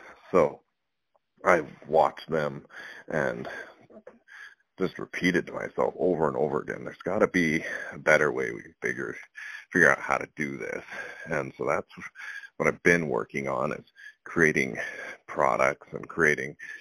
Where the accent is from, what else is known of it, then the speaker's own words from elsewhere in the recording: Orovada, Nevada, United States; now in Fallon, United States; So I grew up in Orvada, Nevada, which is just a little farming community about 3.5 hours north of where I'm at now.